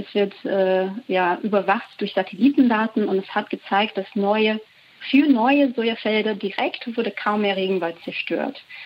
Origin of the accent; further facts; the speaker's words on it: Brazil; Ja, also ich finde, gerade als Brasilianerin ist auch diese Frage mit anderen Handelspartnern und China sehr wichtig.